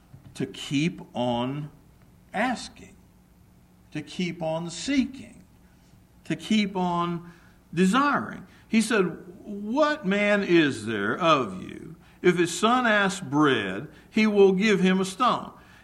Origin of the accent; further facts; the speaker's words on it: Texas, United States; I grew up in West Texas where cotton was grown all the time